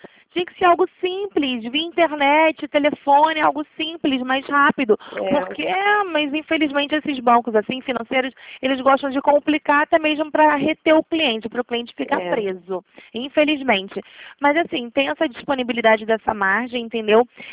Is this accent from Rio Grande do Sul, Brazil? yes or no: no; Nova Iguaçu, Rio de Janeiro, Brazil; Moro no Rio. Sou de Nova Iguaçu.